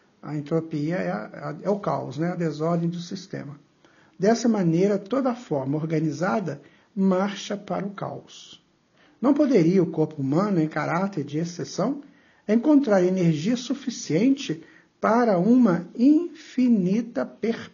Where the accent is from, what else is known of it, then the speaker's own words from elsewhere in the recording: Juiz de Fora, Minas Gerais, Brazil; aqui na minha terra, em Juiz de Fora, aconteceu um dia